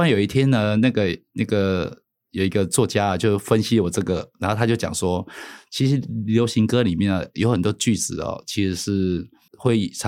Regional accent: Kaohsiung, Taiwan; 因为我发现我不会卷舌音，哎，啊，比如说我是高雄人。

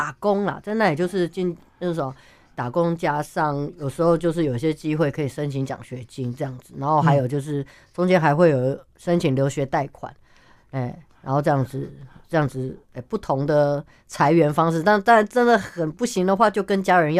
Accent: Taiwan; 他一开始就看到我知道我是台湾来的

